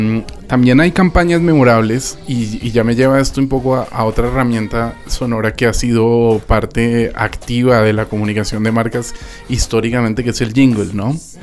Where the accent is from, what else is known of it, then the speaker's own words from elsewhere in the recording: Colombia; yo siendo colombiano, pues recuerdo muchas de cuando en los 80 yo era pequeño